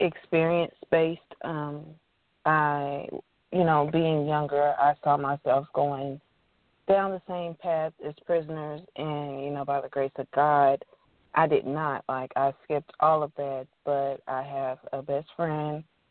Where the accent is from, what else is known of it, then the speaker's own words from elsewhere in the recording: Texas, United States; I'm from Texas.